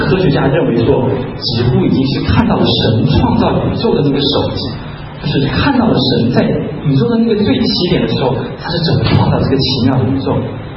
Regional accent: China; 我记得很多就是我们中国人在这个刚接受啊

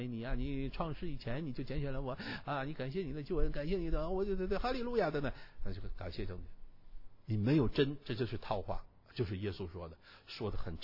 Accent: China; 就是像我们中国人炒股票一样啊

